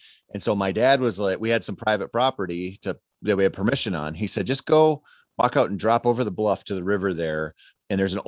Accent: Minnesota, United States; You know, I grew up in Minnesota

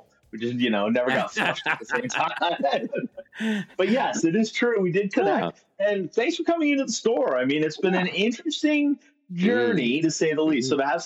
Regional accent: Canada; I grew up on a farm. And as a Canadian farmer who watched his family struggle from paycheck to season to crop to boom to bust

